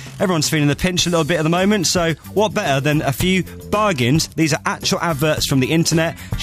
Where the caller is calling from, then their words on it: London, United Kingdom; I'm calling from London, England.